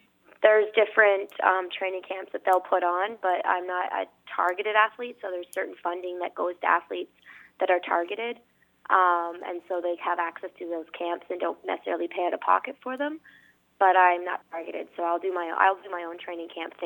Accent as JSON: {"language": "English", "country": "Canada", "said": "because I'm Canadian, I don't really get to join in many of them."}